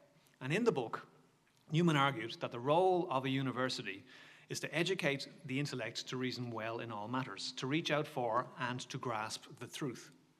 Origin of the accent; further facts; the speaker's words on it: Dublin, Leinster, Ireland; now in Australia; And while I've got my Aussie passport, I'm originally from Dublin, and not the one in Malala, the one in Ireland.